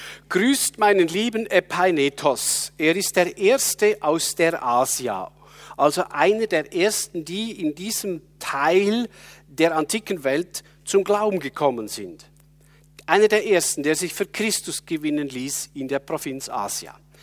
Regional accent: Switzerland; ich habe hier eine Zürcher Bibel als Schweizer

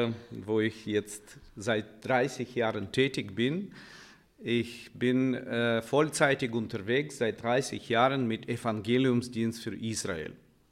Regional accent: Ukraine; Ich komme aus der Ukraine, aus dem Land, wo der Krieg jetzt herrscht.

